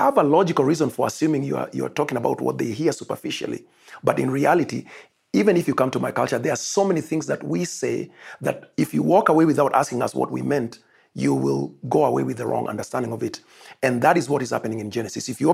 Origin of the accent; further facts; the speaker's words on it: Kenya; But I am here, and I originate from Africa. I come from Kenya, as we have discussed.